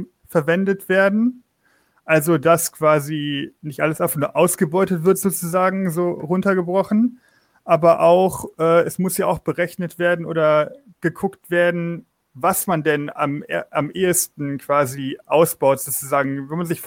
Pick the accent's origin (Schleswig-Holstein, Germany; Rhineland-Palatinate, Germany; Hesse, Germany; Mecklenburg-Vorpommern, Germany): Rhineland-Palatinate, Germany; Ich bin zwar relativ weit weg, also ich komme aus Rheinland-Pfalz